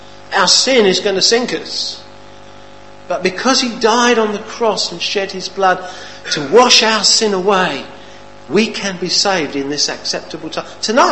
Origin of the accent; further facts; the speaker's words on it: London, United Kingdom; Christchurch in Dorset by the sea. It's very lovely. I can walk to the sea within a few minutes of our house. And originally we come from London